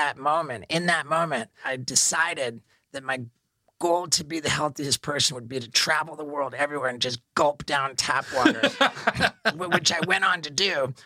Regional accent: London, United Kingdom; I was born in England, mm-hmm, and I attended high school.

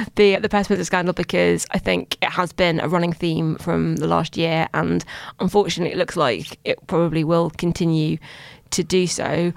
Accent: London, United Kingdom; I'm from London.

